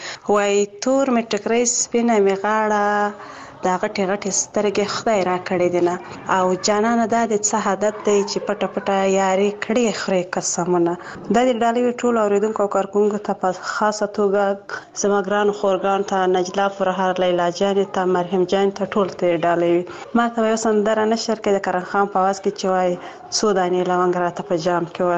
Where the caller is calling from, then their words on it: Faryab, Afghanistan; هم د فاریا ولایت نه مې اړیکه نیولې ده.